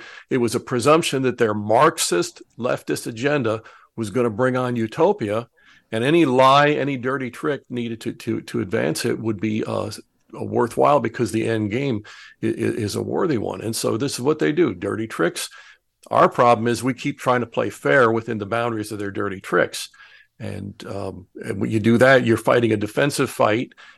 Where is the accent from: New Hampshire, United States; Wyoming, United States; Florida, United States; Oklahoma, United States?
Wyoming, United States; Cheyenne; now in Missouri, United States; Well, okay, I'm living in Missouri right now, but I'm a Wyoming native. I was born in Cheyenne and then lived elsewhere in the country